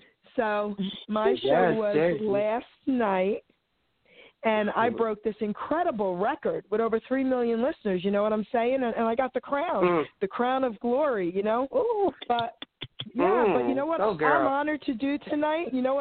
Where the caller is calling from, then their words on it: New Jersey, United States; I'm calling from New Jersey, sweetie.